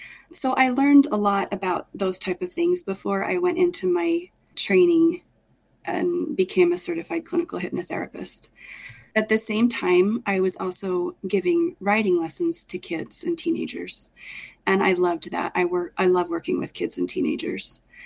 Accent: Genola, Utah, United States; I grew up in Genola, not very far from where I live now. I have been a mom for most of my adult life, just loving to live on our small farm

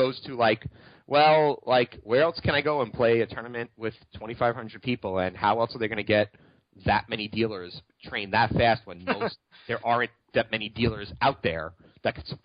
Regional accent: New York, United States; like, I can't deposit it all on Bovada because I'm from New York.

